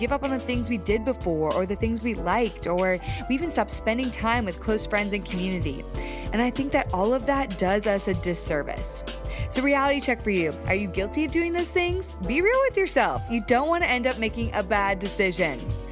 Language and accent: English; Connecticut, United States; also born or lived in Texas / New York; now in Los Angeles, United States; I grew up in Connecticut, lived in Texas for the last 10 years. Well, my family's been in Texas for 10 years. Then I was in New York, now I'm in LA.